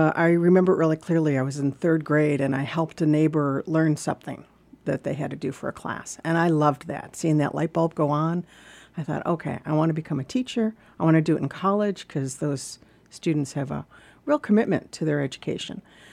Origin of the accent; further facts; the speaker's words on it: Buffalo, New York, United States; I was coming from Buffalo, New York.